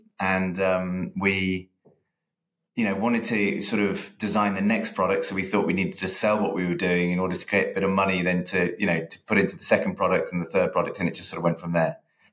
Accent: Birmingham, West Midlands, United Kingdom; we grew up in Birmingham, and our father and my grandfather set up a manufacturing business in Birmingham.

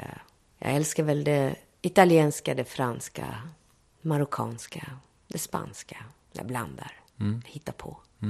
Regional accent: Skåne, Sweden; accent: Scanian; Jag pratar ju skånska i svit som en snö.

